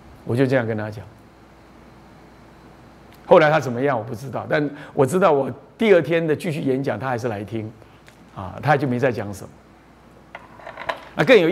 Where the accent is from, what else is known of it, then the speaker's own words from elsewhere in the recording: Taiwan; 我说我来自台湾，我跟你素不相识。